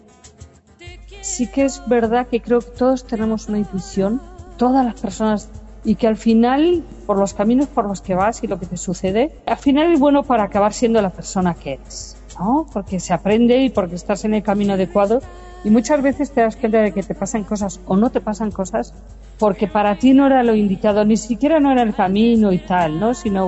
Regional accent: Alicante, Valencian Community, Spain; yo soy muy marinera, como alicantina. Yo de pequeñita navegaba con mi papá

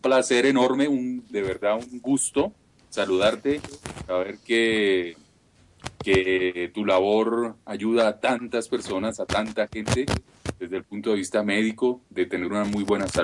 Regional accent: Bucaramanga, Santander, Colombia; ¿Tú también eres de Bucaramanga? Yo soy de Bucaramanga.

